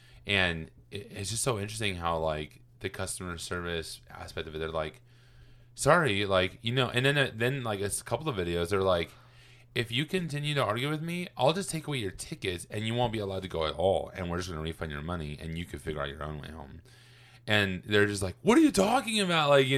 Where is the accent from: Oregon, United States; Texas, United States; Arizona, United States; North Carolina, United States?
Oregon, United States; yeah, well, I grew up in Oregon